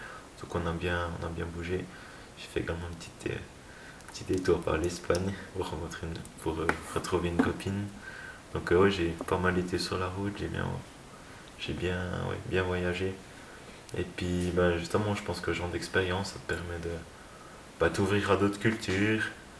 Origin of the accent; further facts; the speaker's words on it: Jura, Switzerland; que j'habitais comme ça dans une ville, surtout quand on est jurassien, ça fait un grand changement.